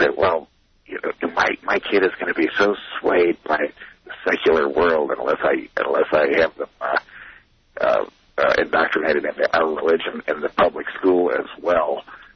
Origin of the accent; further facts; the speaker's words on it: St. Louis, Missouri, United States; I grew up in South St. Louis, and in the public school, we had a Christmas program every year